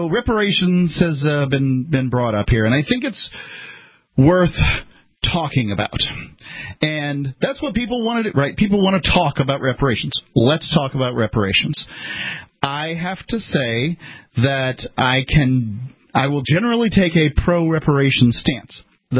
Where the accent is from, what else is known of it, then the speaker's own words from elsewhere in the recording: Ireland; well, I'm Irish, right? So I don't go around demanding that the English stroke me a check.